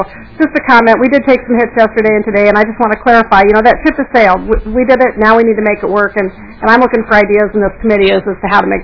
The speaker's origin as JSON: {"language": "English", "town": "Rochester", "region": "Minnesota", "country": "United States", "said": "I am from Rochester, so I can spend in my area."}